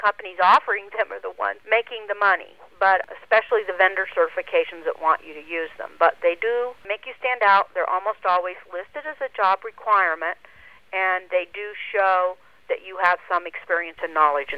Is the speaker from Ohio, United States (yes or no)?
yes; Alliance, Ohio, United States; now in Arizona, United States; I was born in Alliance, Ohio. It hasn't changed much over the years, but I'm from Alliance, Ohio, and it was an industrial town.